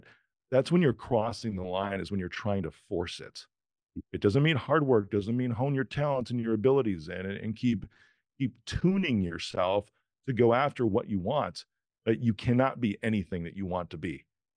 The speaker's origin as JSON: {"language": "English", "country": "Ireland", "said": "first off, I'm not black and I'm not from Kenya, right? I'm a white Irish dude."}